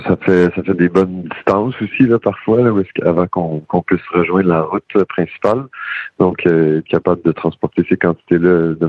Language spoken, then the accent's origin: French; Saint-Joseph-du-Lac, Quebec, Canada; now in Val-d'Espoir, Canada; Puis j'ai grandi aussi à Saint-Joseph-du-Lac, là, dans les vergers.